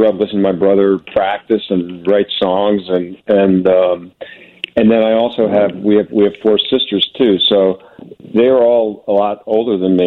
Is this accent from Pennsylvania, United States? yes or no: yes; Philadelphia, Pennsylvania, United States; growing up in Philly, we just had a lot of access to music.